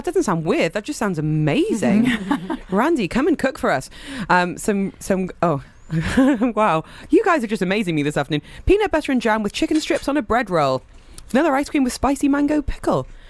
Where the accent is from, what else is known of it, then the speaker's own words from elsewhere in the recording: United Kingdom; And as a British person